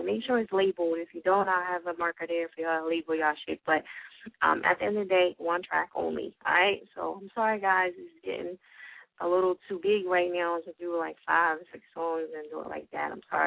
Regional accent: New Jersey, United States; see if it's popping over here in Jersey. You know what I mean? My home state.

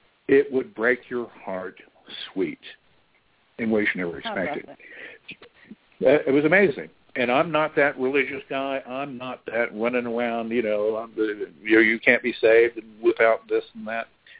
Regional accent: Texas, United States; No, I'm from Texas.

